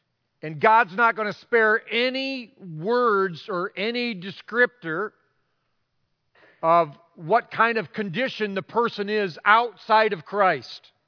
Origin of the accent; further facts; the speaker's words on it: Breda, Iowa, United States; Once in a while, will go back about 90-some miles to my hometown in Breda, Iowa. And it's a town of about 500.